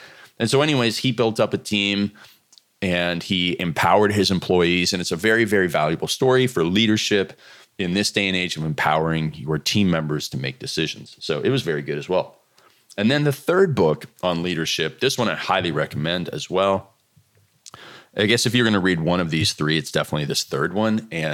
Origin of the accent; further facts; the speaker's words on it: Canada; And, you know, as a Canadian, I'm not, obviously not American patriotic about the armed forces